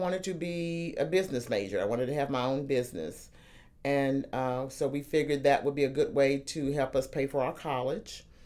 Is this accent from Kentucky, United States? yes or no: yes; Louisville, Kentucky, United States; Okay. I'm from Louisville, Kentucky. I am the middle daughter of six, four girls, two boys. I graduated from Central High School in 1974.